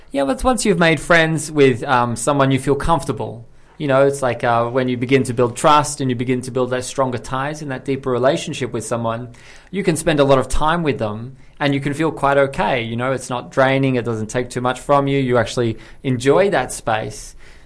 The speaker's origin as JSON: {"language": "English", "country": "Australia", "said": "like I'm from Australia, so my family's in Australia"}